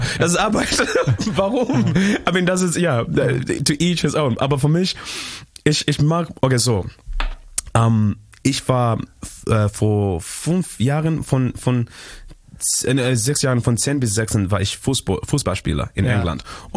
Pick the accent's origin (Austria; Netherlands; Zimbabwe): Zimbabwe; born there; German is a second language; was ist wichtig zu verstehen, ist, dass wir sind in Zimbabwe geboren.